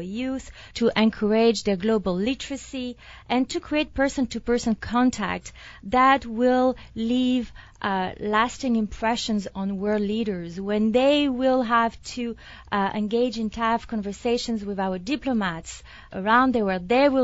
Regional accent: France; now in San Diego, United States; I'm originally from France

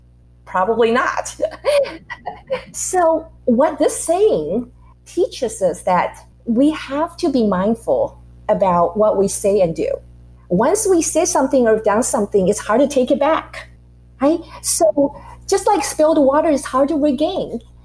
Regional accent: Taiwan; I grew up in Taiwan. So I grew up in Asian culture.

